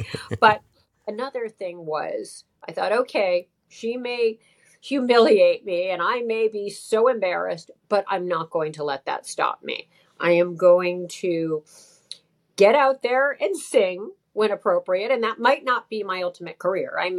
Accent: Toronto, Ontario, Canada; also born or lived in Chappaqua, United States / Portugal; I was growing up in Toronto at that. I had moved to Toronto at that point. Originally, I lived in Westchester, New York, in Chappaqua. Then I lived in Portugal

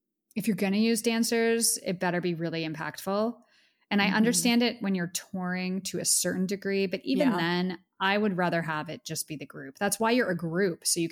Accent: Pittsburgh, Pennsylvania, United States; Pittsburgh, PA, my hometown, huge shout out.

